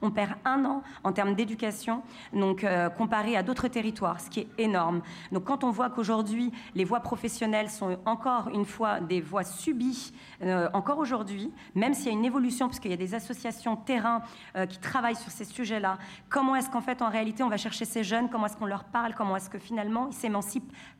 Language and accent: French; Saint-Denis, Île-de-France, France; je suis maman de 5 enfants. J'habite en Seine-Saint-Denis, je viens précisément de la ville de Stein. Je suis native de Saint-Denis et je vis sur la ville de Stein.